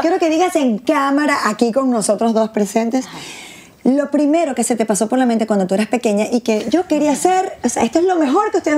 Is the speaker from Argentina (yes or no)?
no; Maracay, Aragua, Venezuela; Somos de Maracay las dos. Somos piscianas las dos. Yo del 24, tú del 25.